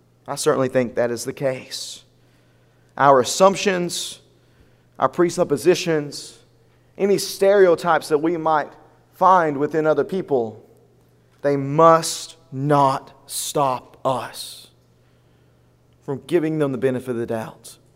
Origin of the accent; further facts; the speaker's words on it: the South, United States; I mean, think of us as Southerners, right?